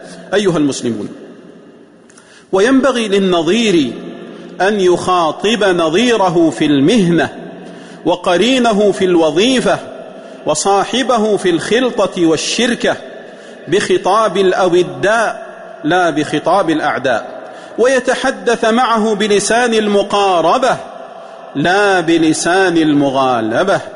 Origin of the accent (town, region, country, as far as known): Saudi Arabia